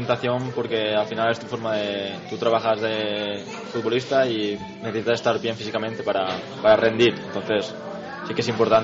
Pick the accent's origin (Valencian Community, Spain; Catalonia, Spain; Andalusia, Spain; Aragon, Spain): Valencian Community, Spain; Xàtiva; No soy de Cuart, soy de Sátiva.